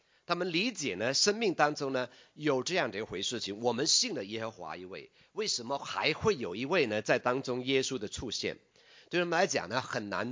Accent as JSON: {"language": "Chinese", "country": "China", "said": "那我们中国人呢讲信仰的时候呢"}